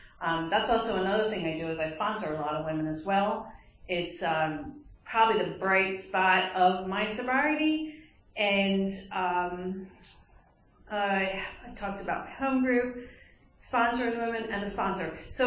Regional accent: Marlton, New Jersey, United States; I'm from Voorhees, well, Marlton, New Jersey. It's my home group's the first 164 in Voorhees, New Jersey.

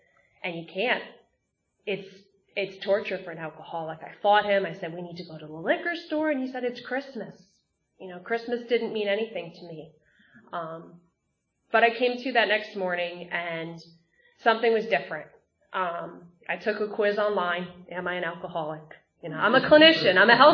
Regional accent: Ireland; And I went to this family, I'm Irish, so an Irish wake

